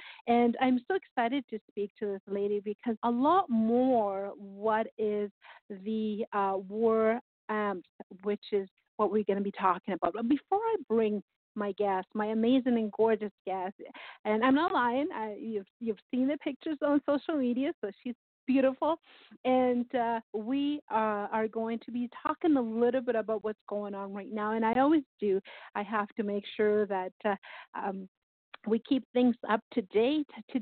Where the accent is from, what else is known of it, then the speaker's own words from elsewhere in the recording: Canada; also born or lived in Brazil; I mean, we're Canadian, we're supporting Canada